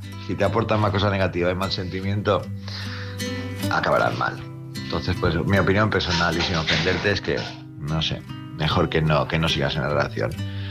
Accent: Palma, Balearic Islands, Spain; de Palma, Mallorca.

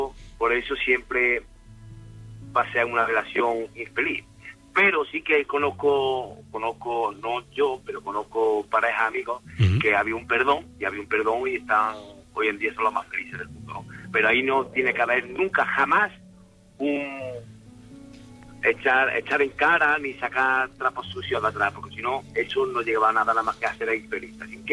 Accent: Córdoba, Andalusia, Spain; Estoy ahora mismo en Córdoba, pasando por Córdoba. Bueno, yo soy de Córdoba, pero viajo

